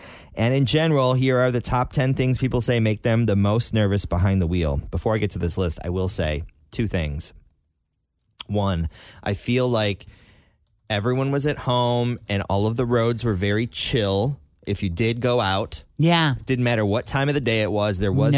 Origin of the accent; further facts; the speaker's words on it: Michigan, United States; Like growing up in Michigan's flat, you know, it snows.